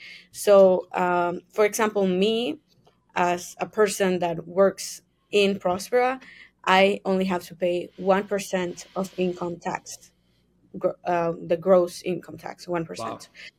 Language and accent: English; San Pedro Sula, Cortés, Honduras; Yes, I grew up in San Pedro Sula, which is like the industrial area of Honduras.